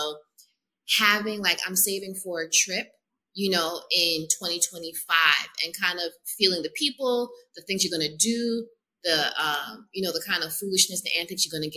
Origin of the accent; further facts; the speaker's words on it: United States; born there; I was first generation American. I was born in America, and that is a different way of living.